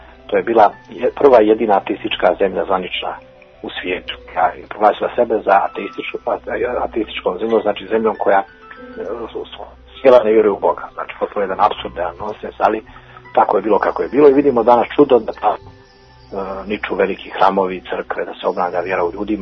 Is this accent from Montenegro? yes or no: yes; Montenegro; kod nas u Crnoj Gori konkretno, koja je do prije 20 godina bila bastion ateizma